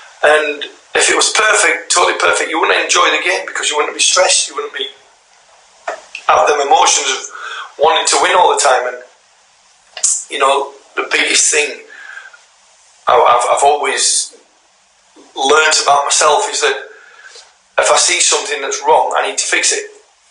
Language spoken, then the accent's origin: English; Yorkshire and the Humber, United Kingdom; And I'm a wee bit Scottish as well. I can speak a bit of Scottish. And I'm a Yorkshireman.